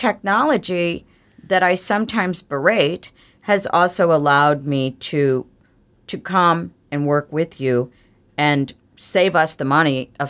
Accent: Midwest, United States; so I'm from the Midwest too originally, so we share that a little bit.

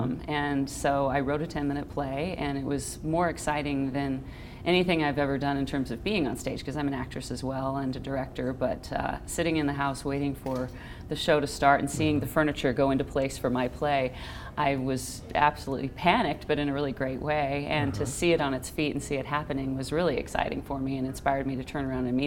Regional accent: Anchorage, Alaska, United States; also born or lived in Palmer; Yeah, for the most part. I mean, I was born here in Anchorage, moved to the Valley when I was about 4 or 5 years old, and we lived out there for 10 years in Palmer, and then moved

